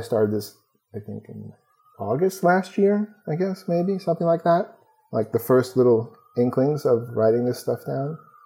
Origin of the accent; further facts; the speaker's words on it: New York, United States; I'm from New York, so that's like, you know, the nice way of saying things in New York.